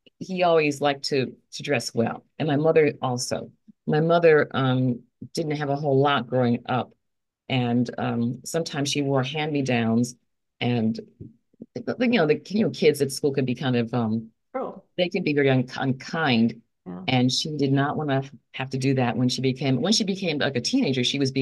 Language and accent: English; the South, United States; now in Bridgeport, United States; growing up in the South and then coming north and all the buildings, and it's just not as, wasn't as pretty.